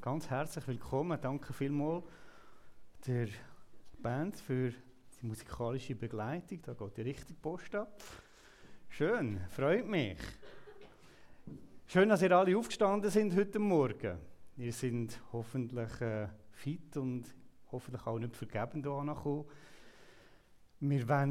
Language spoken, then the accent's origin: German; Uzwil, St. Gallen, Switzerland; Ich selber bin zu 60% in Uzwil angestellt, wo ich herkomme, aus dieser Gemeinde.